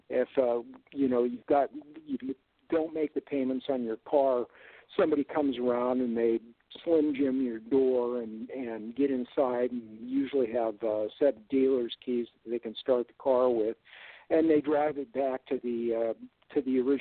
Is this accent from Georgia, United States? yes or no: no; Colorado, United States; a formula that I first came upon when I was a teenager growing up in Colorado.